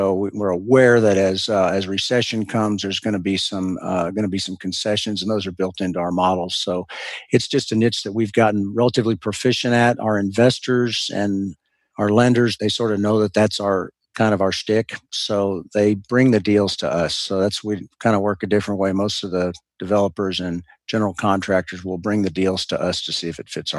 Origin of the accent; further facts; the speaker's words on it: Austin, Texas, United States; I grew up here in Austin, and 30 years ago, we were excited when Austin got mentioned in a national newspaper.